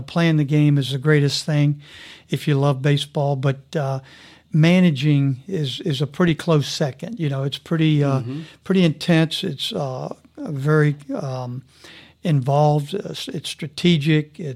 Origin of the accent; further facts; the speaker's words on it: Rockville, Maryland, United States; Yeah, I grew up in Rockville, Maryland, outside of D.C.